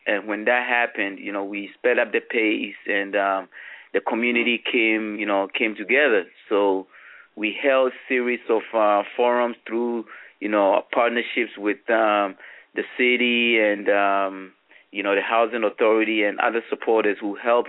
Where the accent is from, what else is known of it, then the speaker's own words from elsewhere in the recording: Ghana; also born or lived in Maryland; now in Bridgeport, United States; 1990, moving here from Maryland. So, you know, I consider myself and, you know, a Bridgeport resident. I'm actually a Ghanaian native, you know, from Ghana, West Africa.